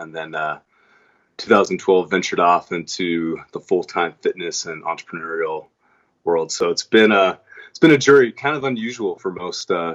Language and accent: English; California, United States; I played ice hockey, which is kind of strange because I grew up in California, but I was so upset.